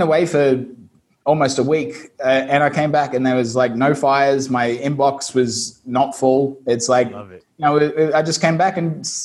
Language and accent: English; Brisbane, Queensland, Australia; you can probably hear my accent. I'm from Australia, Brisbane, Australia. Originally a country boy, but studied software engineering at university.